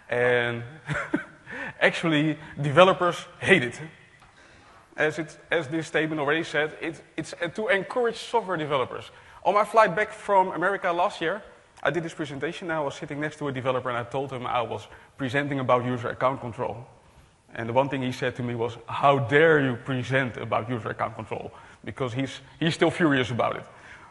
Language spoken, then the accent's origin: English; Netherlands; English is a second language; I'm a consultant from the Netherlands.